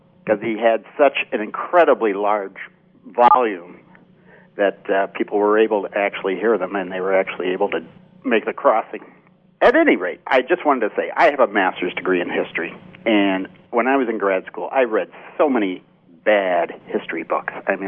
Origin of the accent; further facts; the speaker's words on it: Illinois, United States; Hey, I'm also originally from Knox County, Illinois, which is named after Henry Knox.